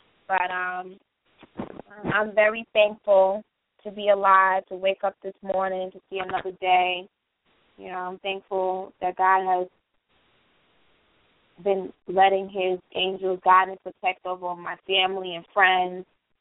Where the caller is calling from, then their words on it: Long Island, New York, United States; Everybody … I'm coming from Long Island, New York.